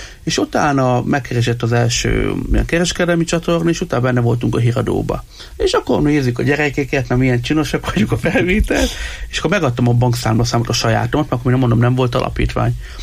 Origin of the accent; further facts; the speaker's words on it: Miskolc, Borsod-Abaúj-Zemplén, Hungary; És én a Miskolci gyermekvárosban nőttem fel